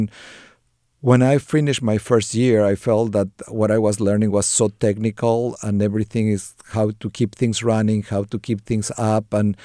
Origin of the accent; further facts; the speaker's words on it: Mexico City, Mexico; because I'm a city boy. You know, I didn't learn how to hike when I was a kid or do things like that. I grew up in Mexico City, and it was a lot of asphalt and concrete.